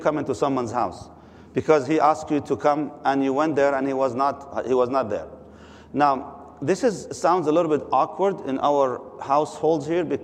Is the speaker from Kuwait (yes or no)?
yes; Kuwait; I grew up in Kuwait, and I've seen it